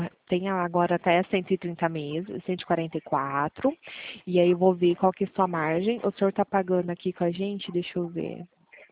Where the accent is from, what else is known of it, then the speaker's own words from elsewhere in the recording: Pirassununga, São Paulo, Brazil; eu sou daqui de Pirassununga.